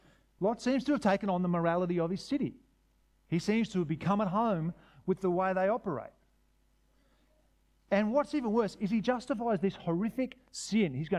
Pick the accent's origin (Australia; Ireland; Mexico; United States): Australia; I like living here. It's a great place to live. I like being Australian.